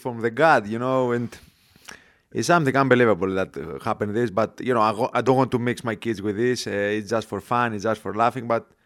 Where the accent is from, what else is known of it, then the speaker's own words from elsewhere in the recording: Larissa, Thessaly, Greece; English is a second language; Larissa is it's not small. You know, it's about 200, 250,000 people. It's fifth, sixth city, bigger city in the Greece.